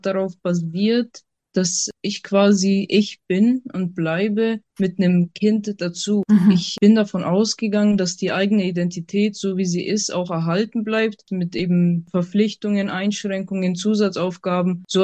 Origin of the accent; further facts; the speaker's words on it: Bavaria, Germany; ich komme aus Bayern. Ich bin 24 Jahre alt und Mutter von einem Sohn